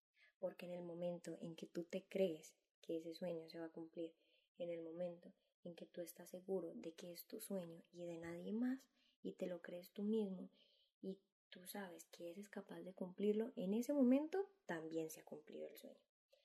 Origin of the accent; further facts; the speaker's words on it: Colombia; now in Spain; yo soy de Colombia, para los que no saben, pero vivo aquí en España